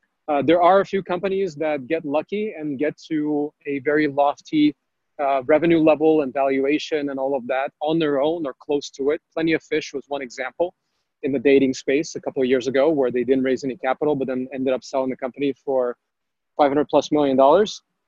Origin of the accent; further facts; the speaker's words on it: Cupertino, California, United States; also born or lived in Odessa; I was born in Odessa, Ukraine, grew up in Cupertino